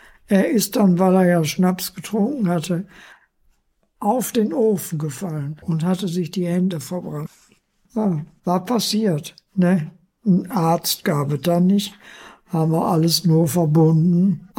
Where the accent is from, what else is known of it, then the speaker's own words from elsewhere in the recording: Altena, North Rhine-Westphalia, Germany; born there; Das war hier in Essen. Aber geboren bin ich in Altena.